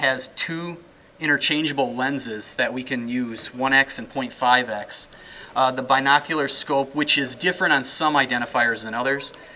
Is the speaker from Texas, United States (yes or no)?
yes; Los Indios, Texas, United States; I'm from Los Indios, Texas. That's approximately 20 miles from the Brownsville area of Texas, deep in the south.